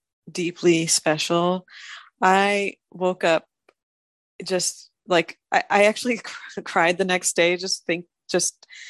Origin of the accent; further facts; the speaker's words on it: Saudi Arabia; also born or lived in Syria; My parents are Syrian Armenian. And I was born in Syria, but I was raised in Saudi Arabia, which is really strictly Muslim country. But I was raised in an American school.